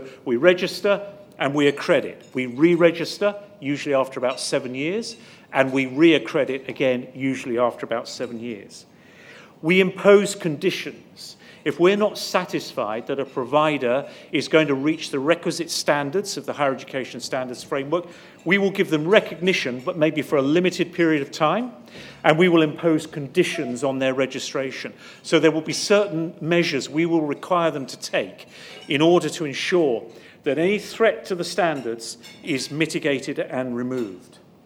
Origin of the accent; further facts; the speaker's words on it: England, United Kingdom; now in Australia; back in England, my home country